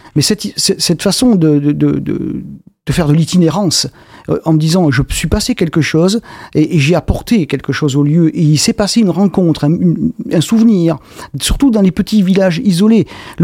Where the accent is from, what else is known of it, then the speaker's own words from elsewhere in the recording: Belvès, Nouvelle-Aquitaine, France; Je suis de Belvès, j'aime beaucoup mon village, je fais beaucoup de choses à Belvès.